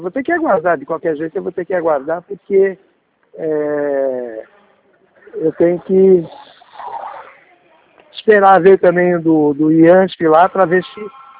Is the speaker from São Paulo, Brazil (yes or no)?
yes; Santos, São Paulo, Brazil; lá em Santos, que eu sou de Santos